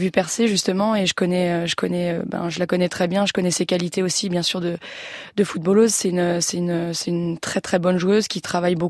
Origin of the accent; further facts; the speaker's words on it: France; Je suis française et j'ai envie que la France fasse un super parcours